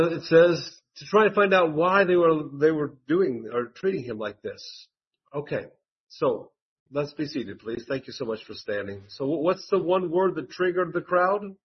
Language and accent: English; United States; I didn't understand this when I first saw it because I'm just an American.